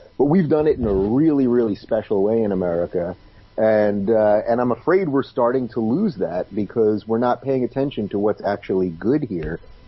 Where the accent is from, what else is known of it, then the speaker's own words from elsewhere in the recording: Long Island, New York, United States; also born or lived in Brooklyn; now in Los Angeles, United States; I was actually born in Brooklyn, and I grew up in Long Island. I went to college in upstate New York. I lived in Manhattan most of my life. So I'm a true New Yorker.